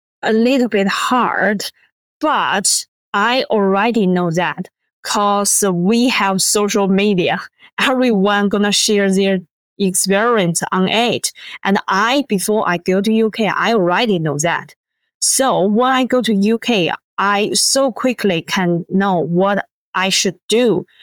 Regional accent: Shanghai, China; English is a second language; now in United Kingdom; China life, basically, because I'm from Shanghai, it's modern.

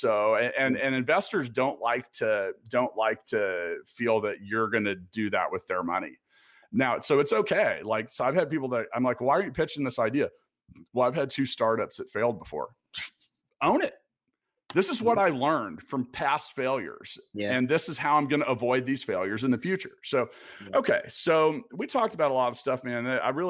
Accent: Kansas City, Missouri, United States; it's a really cool event brought to you by the people in my hometown in Kansas City.

